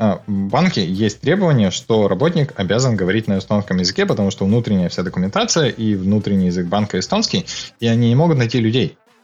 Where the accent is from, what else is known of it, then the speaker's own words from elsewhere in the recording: Russia; now in Estonia; Я, как приехавший из России, могу сказать, что бюрократии тут нет.